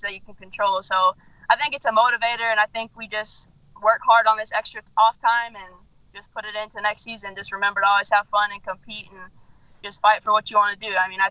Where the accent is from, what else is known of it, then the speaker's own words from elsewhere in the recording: Lake City, Florida, United States; I'm from Lake City, Florida, okay. Which is about 30, 45 minutes outside of Gainesville. It's kind of a small country town, so kind of moving to the city was kind of a big thing for me. I'm kind of from the woods.